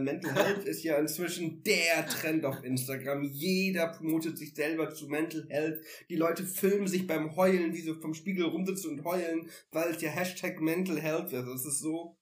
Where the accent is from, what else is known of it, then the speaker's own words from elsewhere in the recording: Northern Germany, Germany; Das war ja bei uns im Norden in meiner Jugendzeit und so eigentlich eine zur Stelle getrunken, dass man Wodka-Brause getrunken hat